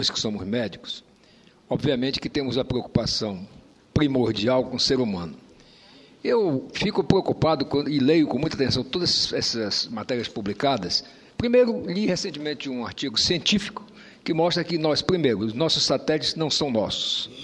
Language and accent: Portuguese; Roraima, Brazil; Eu sou da Amazônia, nasci em Roraima